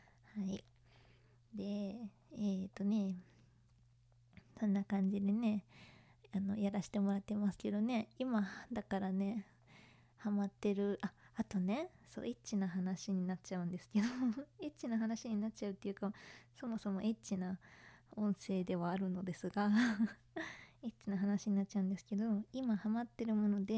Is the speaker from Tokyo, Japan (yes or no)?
no; Kanagawa, Japan; 出身地は神奈川県です。